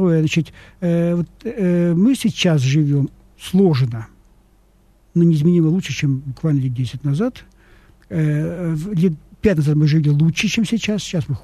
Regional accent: Vladivostok, Primorsky Krai, Russia; Мэр моего родного города Владивостока.

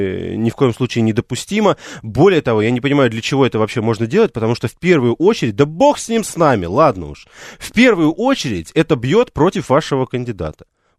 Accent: Moscow, Russia; я же коренной москвич

